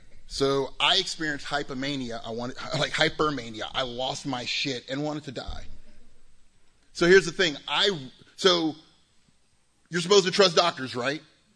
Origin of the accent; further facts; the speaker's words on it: Chicago, Illinois, United States; But the people I grew up with in Chicago, they knew me.